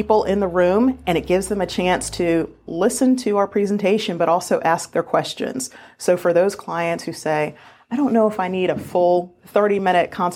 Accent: Arlington, Virginia, United States; Well, I grew up in Arlington.

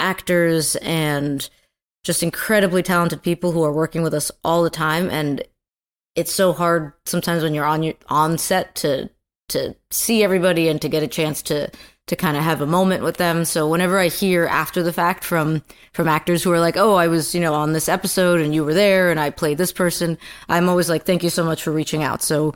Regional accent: New York, United States; I'm from New York

